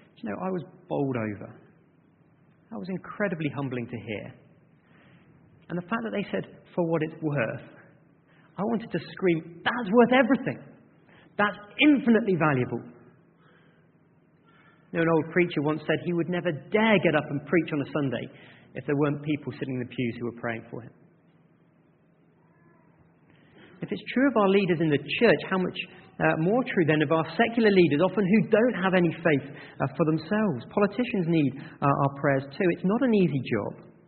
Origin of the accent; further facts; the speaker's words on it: Yorkshire and the Humber, United Kingdom; There's nothing better than being a Yorkshireman. Of course, God would be one of us.